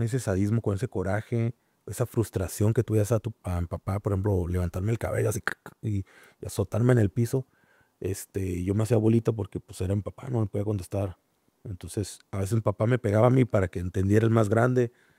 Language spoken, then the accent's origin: Spanish; Tijuana, Baja California, Mexico; Soy originario de Baja California, ahí de Tijuana, ahí en la colonia en la Buenavista.